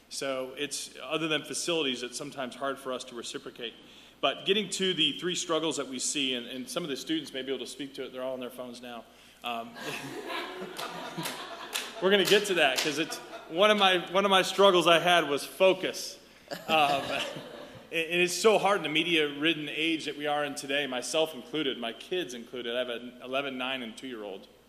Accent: Grand Rapids, Michigan, United States; I'm from Grand Rapids, Michigan, which is very Dutch. Home of Zondervan Publishing, Furniture City, USA, and so being from up north, it's a very, very Dutch community

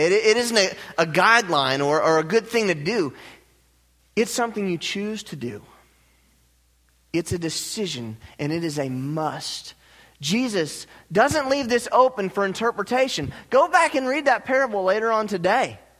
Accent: United States; and I'm American through and through.

